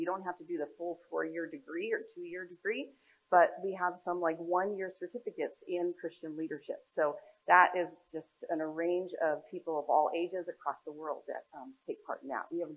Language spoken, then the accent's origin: English; California, United States; Just those three roles required me to move from my hometown of Southern California in North San Diego County up to Arnold